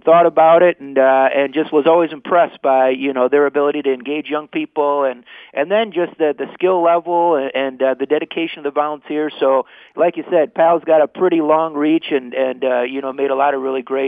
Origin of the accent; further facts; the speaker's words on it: Southfield, Michigan, United States; I grew up in Southfield, and I was a kid that played all kinds of different sports.